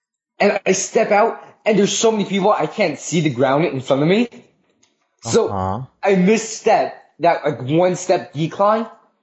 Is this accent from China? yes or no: yes; China; I'm like, because I am both. China, right? I'm from China. Yes.